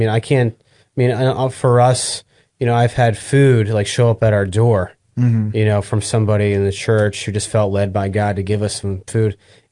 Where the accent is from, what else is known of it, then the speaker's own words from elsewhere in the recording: New England, United States; You know, I'm from New England, so a lot of people from New England are stubborn.